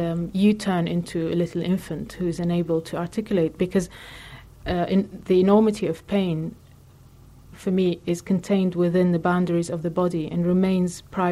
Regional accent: Lebanon; my social condition as a woman from a distant culture with all the influences and all the experiences that I grew up with in Lebanon

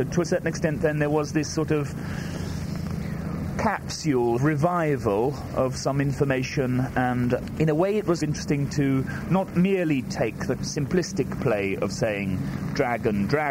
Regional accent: Wales, United Kingdom; born there; first language Welsh; English is a second language; This idea then of the Welsh language, it is my first language. I was born in Wales.

